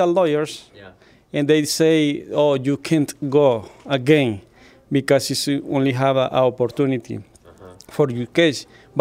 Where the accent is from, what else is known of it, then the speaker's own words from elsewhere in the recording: Eritrea; English is a second language; I'm from Eritrea.